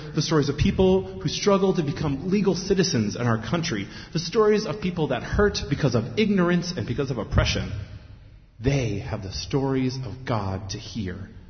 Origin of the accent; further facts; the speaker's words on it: United States; It makes me, as a Christian and as an American, look at our country and say